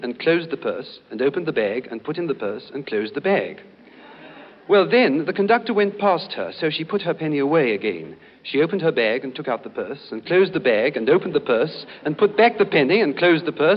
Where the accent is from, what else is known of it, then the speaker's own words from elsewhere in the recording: London, United Kingdom; moved away as an adult; Oh, I'm a Londoner, Major Burrs. I came over here about 2 weeks ago.